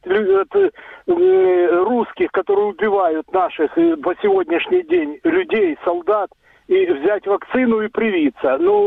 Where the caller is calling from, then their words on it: Dnipro, Dnipropetrovsk Oblast, Ukraine; Добрый вечер … город Днепр.